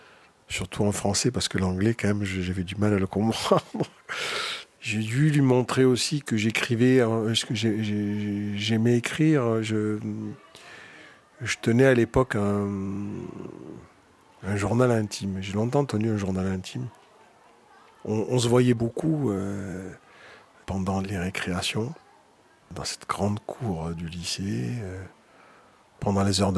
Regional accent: Marseille, Provence-Alpes-Côte d'Azur, France; moved away as an adult; now in Paris, France; J'habite à Paris. Je viens de Marseille. J'ai passé les 20 premières années de ma vie.

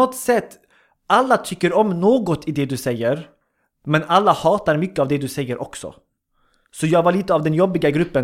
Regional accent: Sweden; born there; jag kommer från jag är född i Sverige, min familj, eller min syskon allihopa födda i Sverige, jag kommer från invandrarbakgrund.

